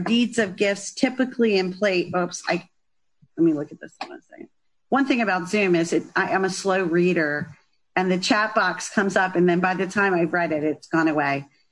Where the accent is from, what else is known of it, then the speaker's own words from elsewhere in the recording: Maryland, United States; I'm from Maryland, and we have the opposite problem in Maryland that we have in Virginia.